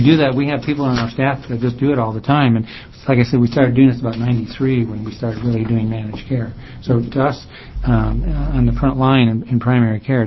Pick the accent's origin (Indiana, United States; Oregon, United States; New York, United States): Oregon, United States; Salem; I'm a pediatrician from Salem.